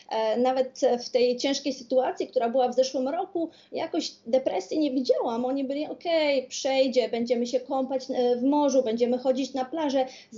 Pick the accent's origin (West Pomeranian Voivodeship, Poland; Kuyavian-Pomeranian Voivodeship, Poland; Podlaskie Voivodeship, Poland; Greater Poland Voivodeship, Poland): Kuyavian-Pomeranian Voivodeship, Poland; Ja jestem z małej miejscowości spod Włocławka, ale studiowałam w Gdańsku